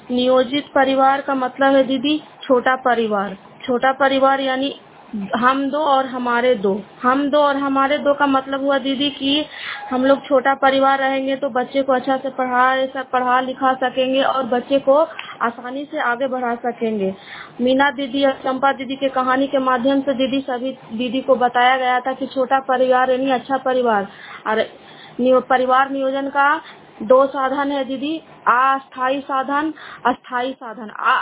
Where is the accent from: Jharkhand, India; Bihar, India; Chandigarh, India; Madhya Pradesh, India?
Bihar, India; Inaut; प्रसन्न सहायता समूह के सदस्य हूँ और हिलसा प्रखंड इनौत गांव के निवासी हूँ।